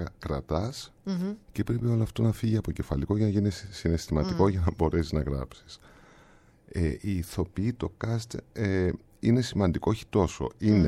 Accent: Nicosia, Nicosia District, Cyprus; born there; Εκεί γεννήθηκα στη Λευκωσία.

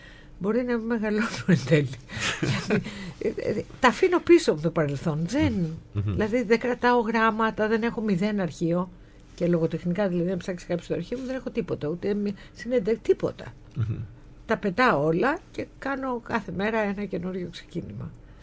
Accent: Volos, Thessaly, Greece; now in Athens, Greece; Όχι, μεγάλωσες στο Βόλο.

